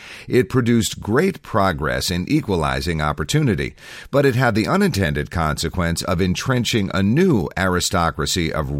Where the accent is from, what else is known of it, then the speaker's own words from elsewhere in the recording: Far Rockaway, New York, United States; In 1964, I was a bookworm growing up in Far Rockaway, a working-class section of Queens.